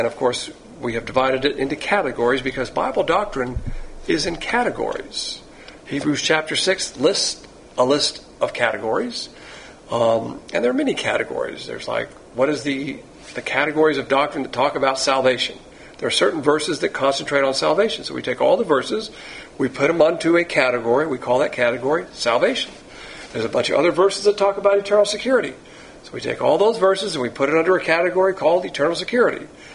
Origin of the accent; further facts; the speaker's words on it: Alabama, United States; also born or lived in Florida; I was born in Florida, but I consider myself an Alabamian because I was raised in Alabama